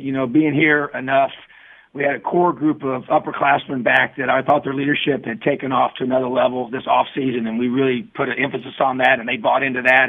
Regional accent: New Castle, Indiana, United States; I've been a high school coach in this state for 10 years and played my high school football here. My dad was my high school coach, and being from Newcastle, which has a lot of strong ties to Indiana University

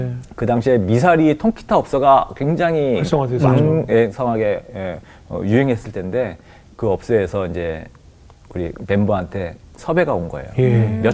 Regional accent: Seoul, South Korea; born there; 전 태어나기도 서울에서 태어났는데 가서 이제 시골에서 시골 생활을 한 거예요.

